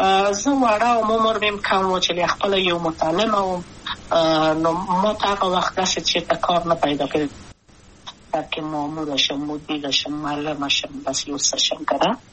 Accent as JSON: {"language": "Pashto", "region": "Kabul", "country": "Afghanistan", "tie": "born or raised there", "also_born_or_lived": "Wardak", "said": "زه خو اصلا د وردګو ولایت یم، د پلار مې د وردګو ولایت ته خلګم، چې دلې د کابل په تخت پل سیمه کې یم او لویا شویم کابل کې هم مکتب می دولسمه په کابل ښار خیرخانه می نهلی سي مریم کې"}